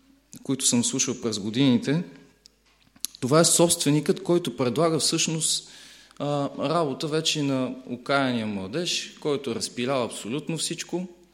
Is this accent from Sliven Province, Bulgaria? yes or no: no; Sofia, Sofia City, Bulgaria; като адвентисти много често и аз самия и моята църква, аз съм от София, там съм израснал, там съм роден